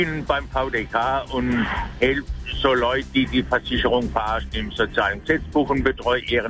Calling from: Blaufelden, Baden-Württemberg, Germany; In der Nähe von Riedbach in Blaufelden.

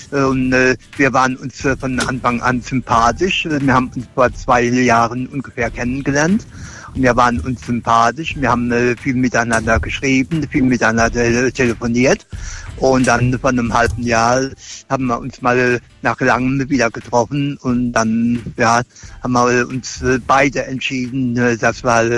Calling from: Frankenthal, Rhineland-Palatinate, Germany; Ich komme aus Frankenthal, aus der schönen Pfalz.

